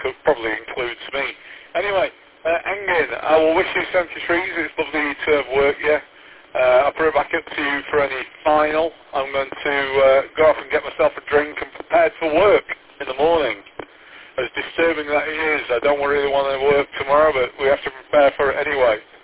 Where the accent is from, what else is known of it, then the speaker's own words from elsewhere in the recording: Sheffield, Yorkshire and the Humber, United Kingdom; I'm from Sheffield originally, and it's, the city is built on seven hills